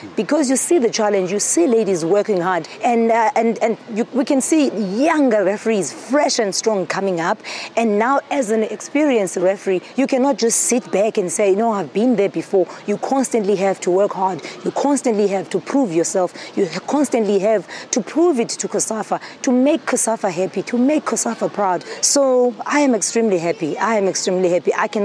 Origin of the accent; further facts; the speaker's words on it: South Africa; I'm from South Africa, and I will be the referee at the AFCON.